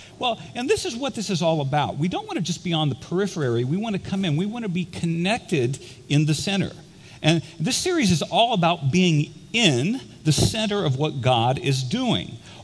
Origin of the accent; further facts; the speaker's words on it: Indiana, United States; I grew up in Indiana. Everybody plays basketball in Indiana.